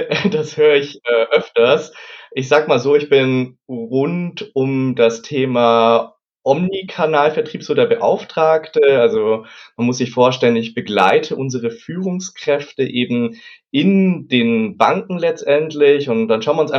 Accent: Munich, Bavaria, Germany; Ich bin 26 Jahre alt. Ich komme aus München

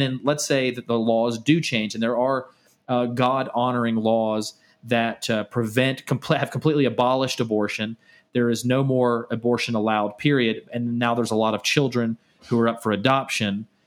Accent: Mississippi, United States; I mean, my home state is Mississippi

